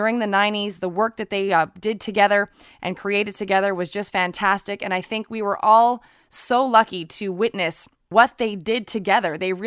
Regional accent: Montreal, Quebec, Canada; obviously here in my hometown in Montreal

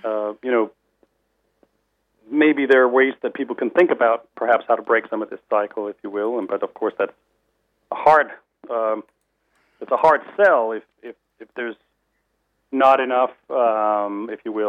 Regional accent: Denmark; born or raised there; also born or lived in Europe

